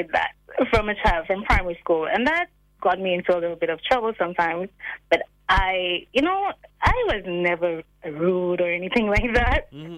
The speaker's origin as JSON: {"language": "English", "town": "Riva Dore", "region": "Choiseul", "country": "St. Lucia", "said": "More specifically, I'm from Rivadori, Choiseul."}